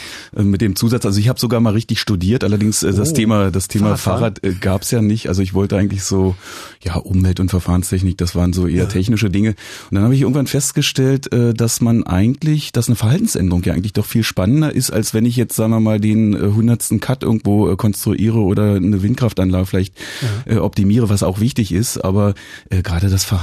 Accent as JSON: {"language": "German", "region": "East Germany", "country": "Germany", "said": "Also ich bin ja Ossi."}